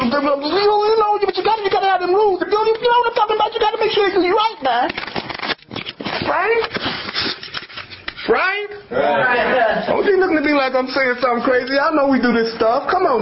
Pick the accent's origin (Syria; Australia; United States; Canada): United States; Memphis, Tennessee; I'm from Memphis, the home of the barbecue.